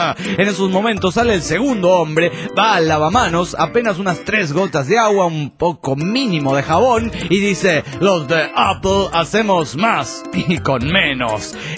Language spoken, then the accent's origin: Spanish; Lima, Peru; de Lima, Perú.